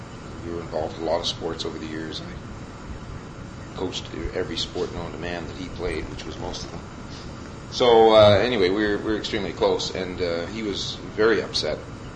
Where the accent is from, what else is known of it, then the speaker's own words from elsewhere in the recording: Lethbridge, Alberta, Canada; I was born in Calgary, Alberta, and grew up in Lethbridge, Alberta, and joined the Navy from there when I was right after high school when I was 18.